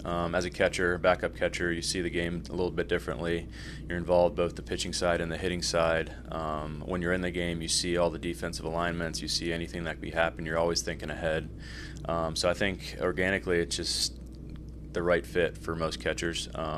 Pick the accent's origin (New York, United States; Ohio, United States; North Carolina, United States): North Carolina, United States; also born or lived in Pennsylvania; Yeah, so I grew up in North Carolina. I was born in Pennsylvania. Went to college at the University of North Carolina.